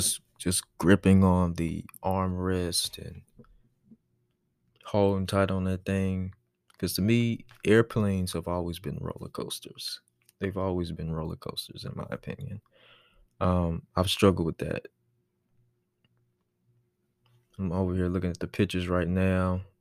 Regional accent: Texas, United States; If you've seen me and my family as visitors, because we're from Texas.

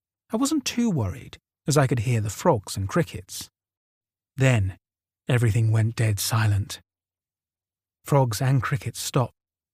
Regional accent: Oregon, United States; I grew up in Oregon. As most Oregonians do, we did a lot of camping.

